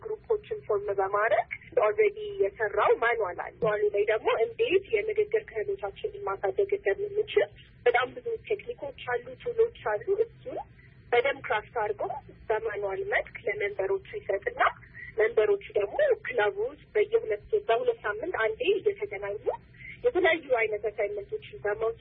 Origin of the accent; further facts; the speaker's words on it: Addis Ababa, Ethiopia; ተራው የአዲስ አበባ ነው ያደኩት።